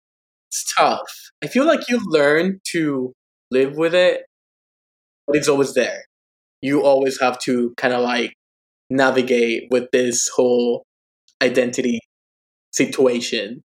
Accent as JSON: {"language": "English", "town": "Denver", "region": "Colorado", "country": "United States", "tie": "born or raised there", "lives_now": "New York, United States", "said": "because I grew up in Colorado. I grew up in Denver. That's where my mom and my brothers are."}